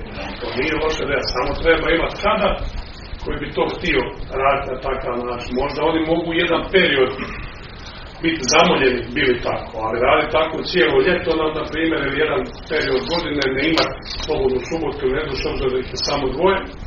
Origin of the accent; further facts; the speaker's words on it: Croatia; pogotovo kod nas u Hrvatskoj